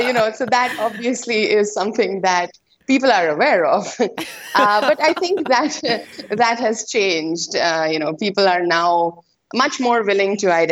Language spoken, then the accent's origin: English; India; I grew up in India and I engaged with it, you know, while I was doing my undergraduate studies.